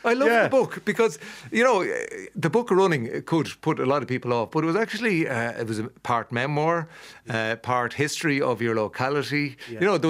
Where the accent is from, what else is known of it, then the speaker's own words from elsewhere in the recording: Leinster, Ireland; cut to when I was growing up in Kildare